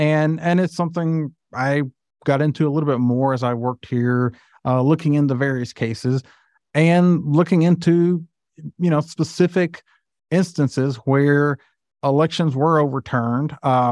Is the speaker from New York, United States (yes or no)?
no; Kentucky, United States; From Kentucky.